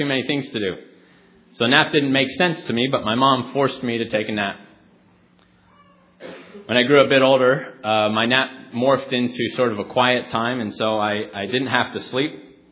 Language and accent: English; Phoenix, Arizona, United States; Growing up in Phoenix, you could go outside and all year round.